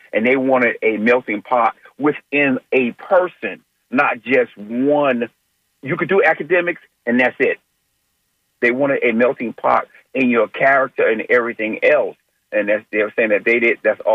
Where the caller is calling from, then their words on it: Tampa, Florida, United States; I'm calling from Tampa.